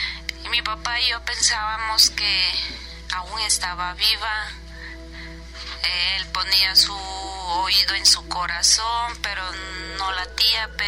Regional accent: Mexico City, Mexico; Soy de la Ciudad de México.

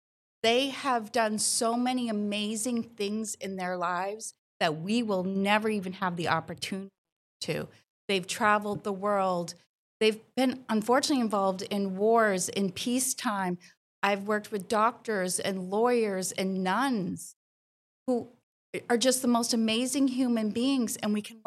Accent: Maine, United States; So I grew up in Maine on a farm with a great-grandmother who they called a senile old bat.

